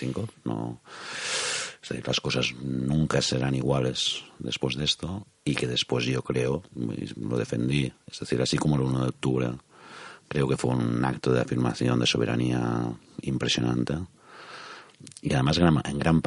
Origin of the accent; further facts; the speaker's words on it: Sabadell, Catalonia, Spain; yo soy de Sabadell, tú vives en Sabadell. Pero yo me formé políticamente en un Sabadell donde el independentismo no existía